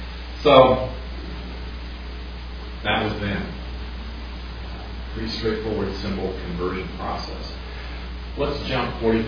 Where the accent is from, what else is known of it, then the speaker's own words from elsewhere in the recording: California, United States; I was just a kid growing up in Southern California, just thinking, oh, this is just normal life.